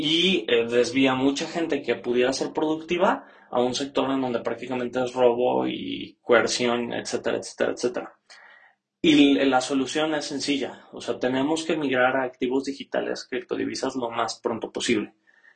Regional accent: Mexico; si nos va muy bien como mexicanos

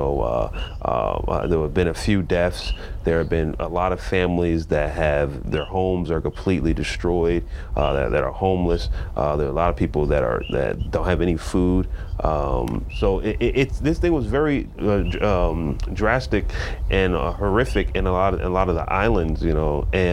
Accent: Poughkeepsie, New York, United States; Yeah, I'm from New York. I'm from, where they say, they call where I'm from upstate, but Binghamton is real upstate. I'm from the more of the Hudson Valley area, in that Poughkeepsie area and stuff like that.

